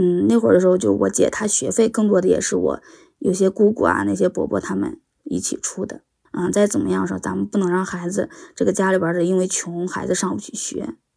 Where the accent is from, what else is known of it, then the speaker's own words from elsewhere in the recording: Lüliang, Shanxi, China; now in Taiyuan, China; 今年27岁，目前生活在山西太原。我出生在山西吕梁一个县下辖的村子里，家家户户都是那种住平房，然后没有任何资源，就包括田地也很少。